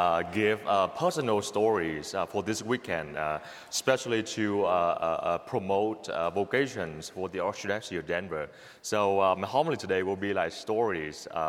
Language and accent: English; Vietnam; I grew up in Vietnam.